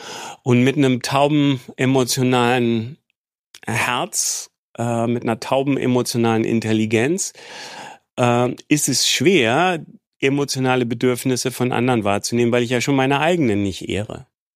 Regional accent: Hamburg, Germany; Ich bin ja in Hamburg aufgewachsen

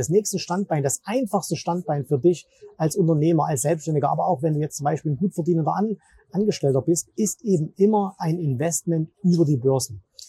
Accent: Zwickau, Saxony, Germany; Du weißt vielleicht, meine Heimatstadt ist Zwickau.

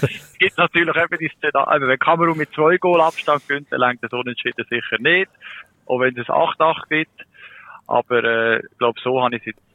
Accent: Germany; Für mich als Deutsche

